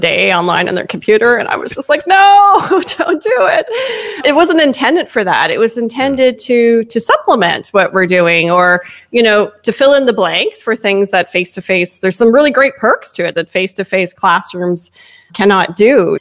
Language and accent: English; Canada; As a Canadian